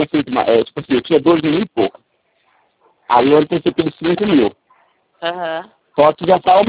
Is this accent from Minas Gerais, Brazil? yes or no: no; Casa Branca, São Paulo, Brazil; Sim, mas então, eu sou de Casa Branca